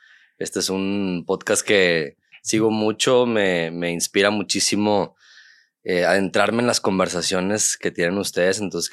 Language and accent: Spanish; Monterrey, Nuevo León, Mexico; born there; Sí, pues yo nací aquí en Monterrey.